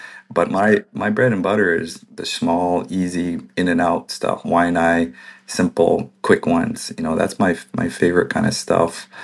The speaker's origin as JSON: {"language": "English", "town": "Pahoa", "region": "Hawaii", "country": "United States", "tie": "born or raised there", "said": "And I love growing up on the Big Island. Great, great place to grow up. Grew up very local, hunting, fishing, diving. I lost my pigeon. I don't have much pigeon anymore because I choose to."}